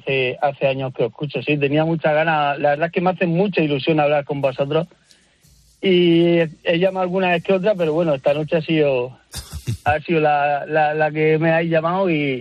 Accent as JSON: {"language": "Spanish", "town": "Algezares", "region": "Region of Murcia", "country": "Spain", "said": "Hombre, yo soy de Murcia, de un pueblecito."}